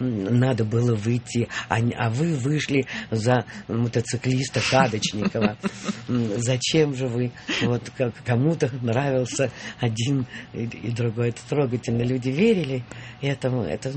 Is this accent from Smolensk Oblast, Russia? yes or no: yes; Smolensk Oblast, Russia; born there; Я родилась на Смоленщине, именно под Вязьмой.